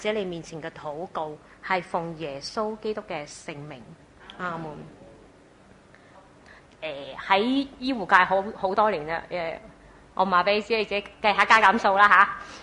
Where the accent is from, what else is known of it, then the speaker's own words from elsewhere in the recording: China; 背即系财咁解啊！我哋中国人话。